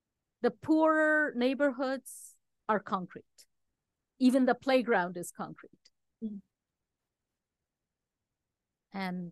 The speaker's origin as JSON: {"language": "English", "region": "Delhi", "country": "India", "tie": "born or raised there", "also_born_or_lived": "Kolkata", "said": "I grew up in Delhi, born in Calcutta, grew up in Delhi."}